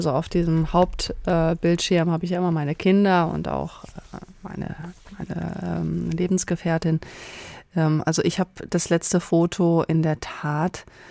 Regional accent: North Rhine-Westphalia, Germany; born there; ich tue es auch so, ich bin gebürtige Ostwestfälin

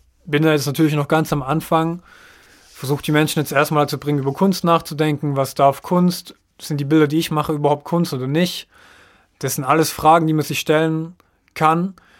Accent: Baden-Württemberg, Germany; Ich komme aus dem Landkreis Esslingen und habe da auch mein Abitur gemacht.

